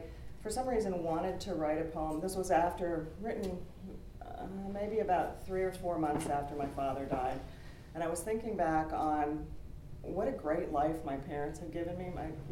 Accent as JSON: {"language": "English", "region": "Illinois", "country": "United States", "tie": "born or raised there", "said": "I grew up in Southern Illinois and there was a little tiny hospital in our town. The town was maybe 25,000 people."}